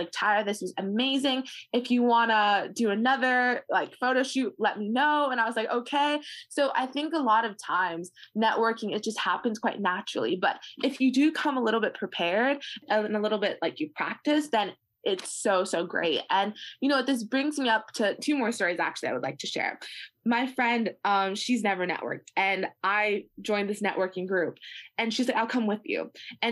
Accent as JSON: {"language": "English", "country": "United States", "said": "I'll start with the United States because they're American. I'm American."}